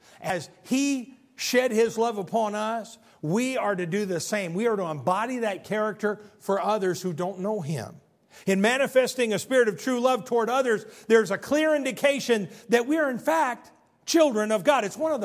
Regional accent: Chicago, Illinois, United States; Or I'm from Chicago, so if I visit back to Illinois, it's dems and does and don't you know

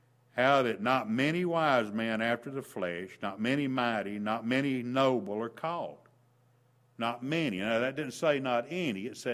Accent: Tennessee, United States; growing up in Tennessee and going to Mongolia. A very different place over there.

